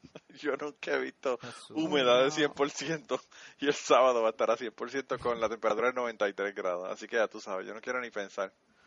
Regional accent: Cuba; como cubano.

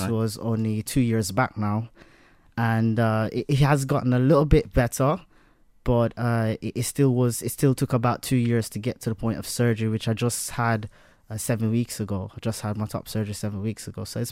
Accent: Jamaica; I had disconnection from family. I grew up in Jamaica.

